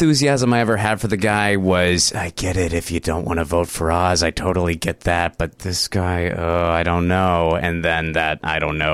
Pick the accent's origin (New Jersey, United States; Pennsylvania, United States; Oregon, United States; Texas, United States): Pennsylvania, United States; Pittsburgh; Grew up in Pittsburgh, Pennsylvania.